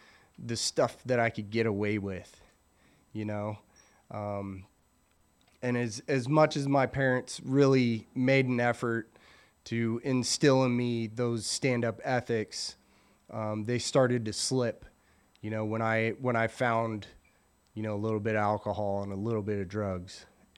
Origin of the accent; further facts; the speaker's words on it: Santee, California, United States; And so I grew up in Santee, born and raised San Diego.